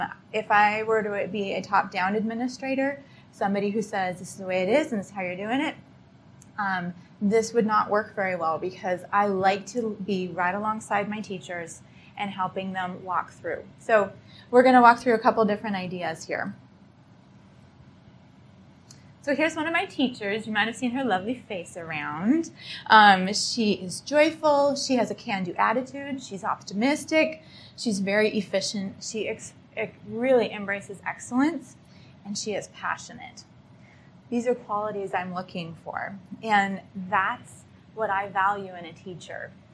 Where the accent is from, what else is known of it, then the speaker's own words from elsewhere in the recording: Washington, United States; I'm from the other coast. I'm from Washington State.